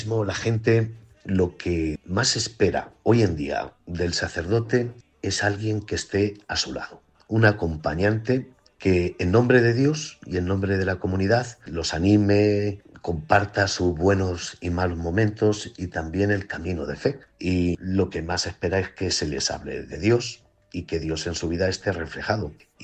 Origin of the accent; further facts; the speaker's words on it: Torralba de Calatrava, Castilla-La Mancha, Spain; born there; also born or lived in Dominican Republic / Madrid; nací en Torralba de Calatrava.